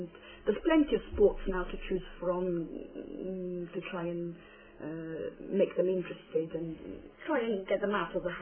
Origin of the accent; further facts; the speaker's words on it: Terni, Umbria, Italy; I'm from Terni, Italy.